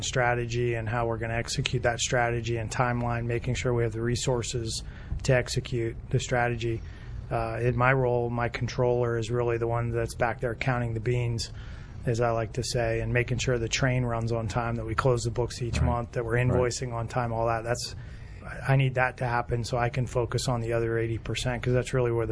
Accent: Kensington, Maryland, United States; I'm local. Grew up in Kensington.

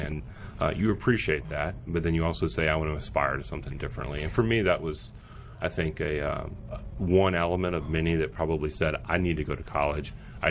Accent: Richmond, Virginia, United States; I'm from Richmond, Virginia. Went to Virginia Tech.

